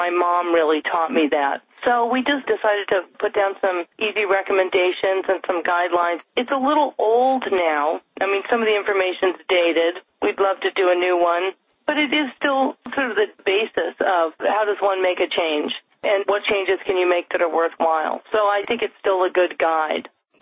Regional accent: Westport, Connecticut, United States; I grew up in Connecticut in Westport back when it was very rural, and basically my backyard was the woods and the river that ran through it

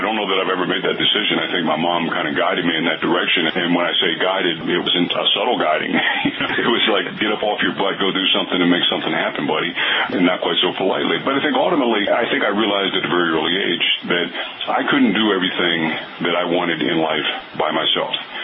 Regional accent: York, Pennsylvania, United States; I grew up in York, Pennsylvania.

